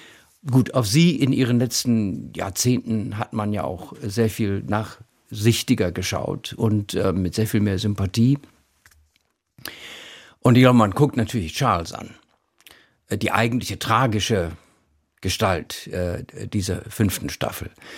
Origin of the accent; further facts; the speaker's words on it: Berlin, Germany; als Berliner sage ich Rest Deutschland nicht.